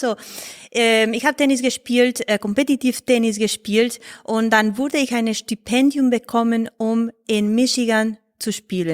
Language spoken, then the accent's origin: German; Mexico; Ich komme aus Mexiko.